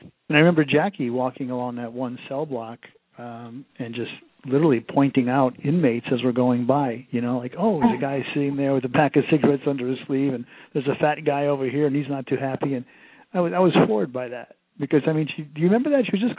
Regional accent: New England, United States; And growing up in New England, especially where I did, I always heard a lot of ghost stories and all that kind of stuff up there, too.

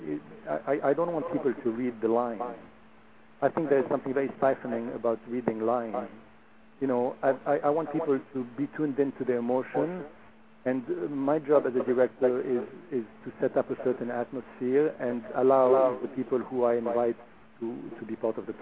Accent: Beirut, Beirut Governorate, Lebanon; I was born in Beirut, Lebanon. My father is French. My mother is Lebanese. And so I was, you know, I have a French name because of my father

